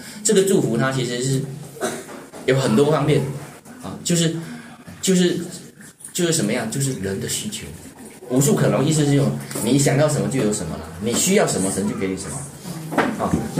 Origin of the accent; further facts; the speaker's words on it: China; 现在2.58万亿真的是分给我们中国人一个人不要分了